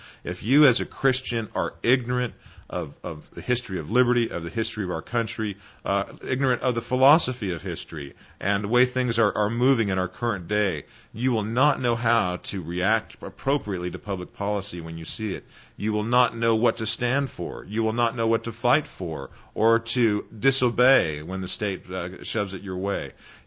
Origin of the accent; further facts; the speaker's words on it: California, United States; Yes, I am a member from the True South, Southern California, and therefore am a Pac-10 fan.